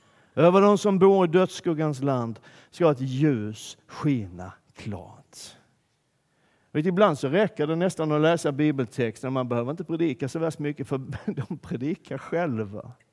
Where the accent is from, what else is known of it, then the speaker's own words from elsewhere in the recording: Malmö, Skåne, Sweden; Och på de här breddgraderna så är det aldrig hemma i Malmö, där är det alltid ljust. Men här är det alltid mörkt, den här tiden på året.